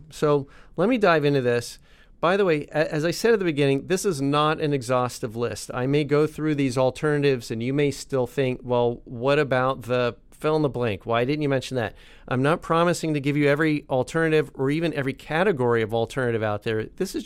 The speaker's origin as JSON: {"language": "English", "country": "United States", "said": "And I have nothing against the U.S. I'm American. I love my country and so on."}